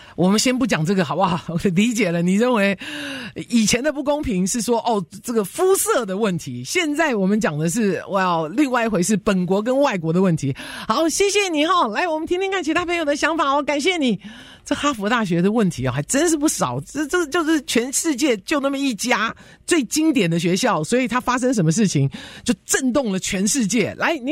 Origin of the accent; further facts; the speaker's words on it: United States; 但是我的意思就是说，有没有占了我们美国人的名额？